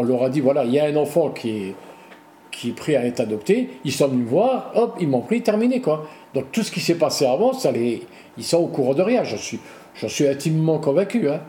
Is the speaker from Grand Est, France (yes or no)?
yes; Metz, Grand Est, France; born there; J'ai 59 ans. Je suis né à Metz le 11 avril 1966.